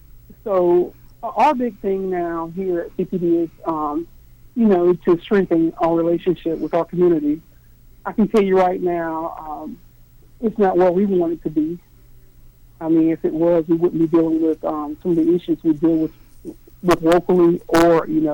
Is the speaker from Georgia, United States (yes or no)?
yes; Columbus, Georgia, United States; I was born and raised right here in Columbus. I am a Shaw High School graduate, a Columbus State University graduate